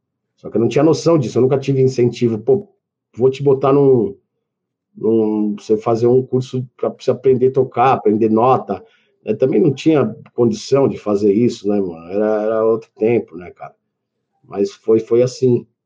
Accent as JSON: {"language": "Portuguese", "region": "São Paulo", "country": "Brazil", "tie": "born or raised there", "said": "eu fui criado pela minha mãe no Jardim Celeste, ali no bairro da periferia de São Paulo."}